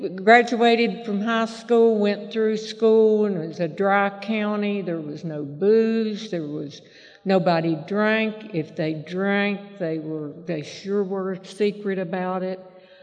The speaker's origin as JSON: {"language": "English", "region": "Virginia", "country": "United States", "tie": "born or raised there", "said": "I was born and raised in Virginia, and I didn't set out to, I'd never thought I'd be an alcoholic."}